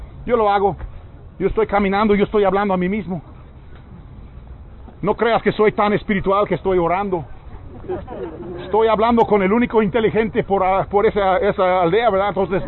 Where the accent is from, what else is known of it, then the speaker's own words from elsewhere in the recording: United States; especialmente en mi tierra, en Estados Unidos.